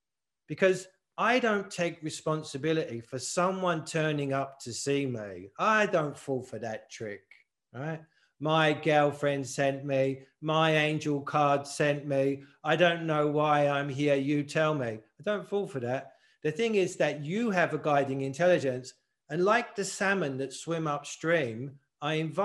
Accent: London, United Kingdom; I'm from East London. You can't trust anyone from East London.

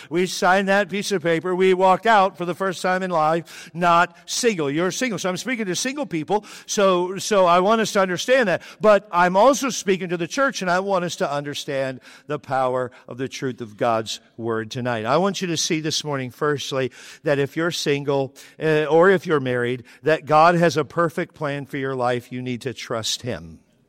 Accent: Texas, United States; I'm from Texas. I can say with authority, it's worse.

